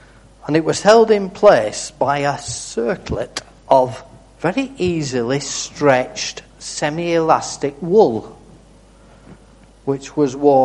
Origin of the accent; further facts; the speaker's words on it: England, United Kingdom; I can't interpret it because I'm English, so I understand imperial measurements.